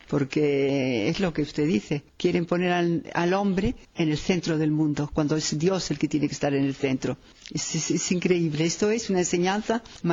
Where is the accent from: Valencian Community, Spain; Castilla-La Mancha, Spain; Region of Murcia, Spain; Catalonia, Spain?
Catalonia, Spain; moved away as an adult; now in Madrid, Spain; Yo soy catalana, vivo en Madrid hace muchísimo tiempo.